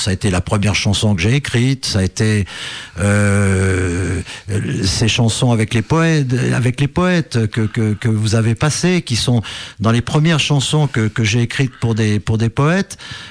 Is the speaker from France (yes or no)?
yes; Auvergne-Rhône-Alpes, France; puisque je suis savoyard et que j'ai été très interpellé par, comme beaucoup de savoyards, par les origines de la Savoie.